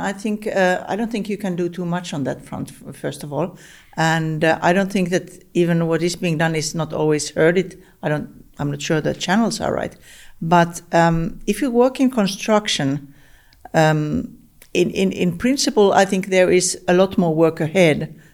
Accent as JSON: {"language": "English", "country": "Finland", "said": "I'm from Finland"}